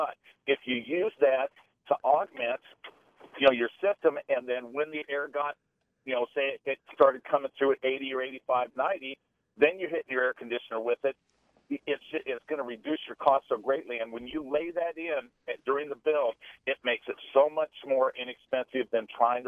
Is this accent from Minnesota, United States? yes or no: no; Kansas, United States; I grew up in Kansas. Almost every home had one.